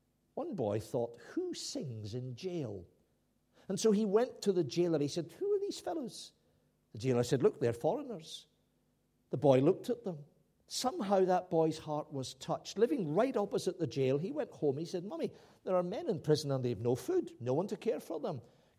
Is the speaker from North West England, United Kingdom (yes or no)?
no; Scotland, United Kingdom; Well, I said, actually, I'm a Scot. These fellows are English.